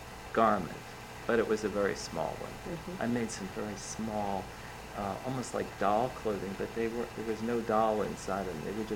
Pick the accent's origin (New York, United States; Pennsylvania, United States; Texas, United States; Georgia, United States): Pennsylvania, United States; Quakertown; born there; I was born in Quakertown, Bucks County, Pennsylvania, on December 23rd, 1933.